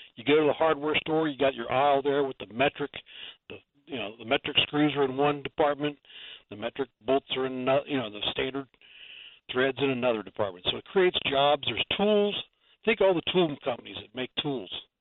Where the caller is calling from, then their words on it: Cincinnati, Ohio, United States; I'm calling from Cincinnati, Ohio. That used to be the machine tool capital of the world, Frank.